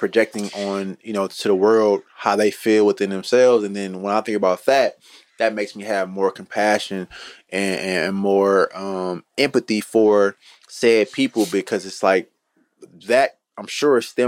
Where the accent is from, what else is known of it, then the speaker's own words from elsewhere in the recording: Oakland, California, United States; And even going to house parties, that was like for a young black male growing up in East Oakland, that was like a rite of passage.